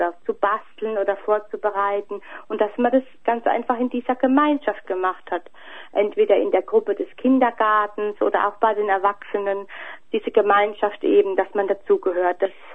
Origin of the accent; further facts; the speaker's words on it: Livada, Arad County, Romania; Also ich wurde in Arad geboren. Die Stadt selber sah ich nur zum Einkaufen oder wenn wir jemanden besucht haben. Mein eigentliches Leben hat sich nur in Baumgarten abgespielt.